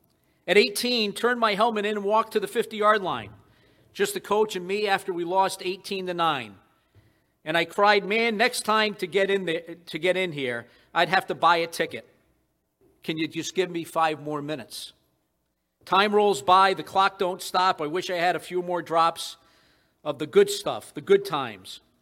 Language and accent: English; New England, United States; accent: New England; I probably would not do very well with my New England accent on this country song.